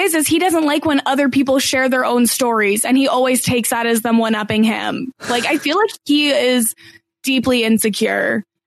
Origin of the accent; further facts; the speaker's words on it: Canada; And it's like, I'm sorry, I'm Canadian. I don't know the American geography